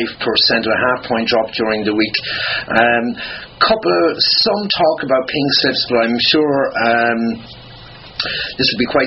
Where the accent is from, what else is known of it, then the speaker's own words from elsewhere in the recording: Ireland; One is definitely the absolute current situation in my home country of Ireland and this upcoming vote.